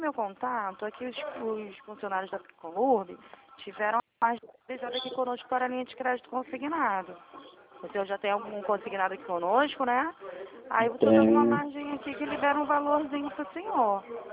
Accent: Santa Cruz, Brazil; Eu também sou de Santa Cruz. Eu moro ali na rua do McDonald's, nas Pedrinhas.

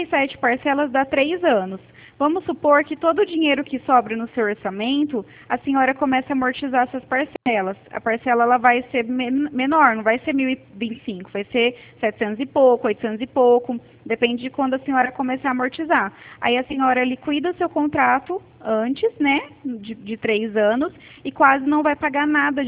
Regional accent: São Paulo, Brazil; quando a gente troca assim de estado, né, que eu sou aqui de São Paulo, é muito diferente, né, o jeito de conversar, de falar, e eu sou um pouco acelerada mesmo.

